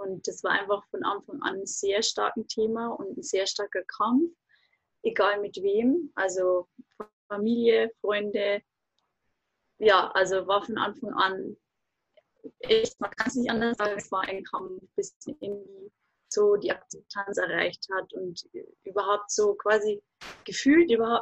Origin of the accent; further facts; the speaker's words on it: Regensburg, Bavaria, Germany; Genau, ich komme aus Regensburg in dem schönen Bayern.